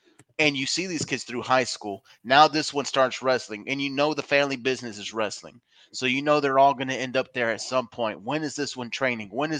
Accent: Texas, United States; It's something different, man, about growing up in Texas on the heels of the Von Erichs, right?

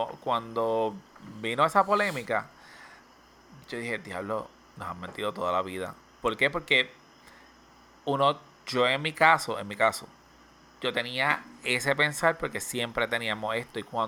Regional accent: Puerto Rico; uno piensa como puertorriqueño, que nosotros somos la última bola del desierto

